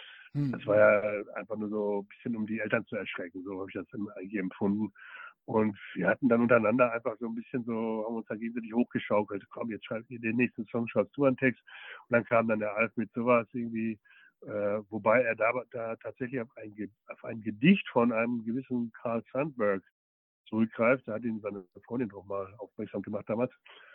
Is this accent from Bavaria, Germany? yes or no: no; Herne, North Rhine-Westphalia, Germany; die waren ja auch in Herne, in meiner Heimatstadt.